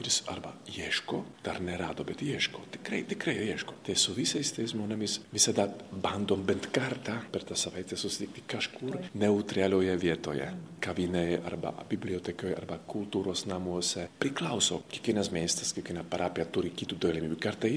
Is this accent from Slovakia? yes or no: yes; Slovakia; Lithuanian is a second language; moved away as an adult; now in Lithuania; aš esu iš Slovakijos, gyvenau Lietuvoje beveik 7 metus dabar.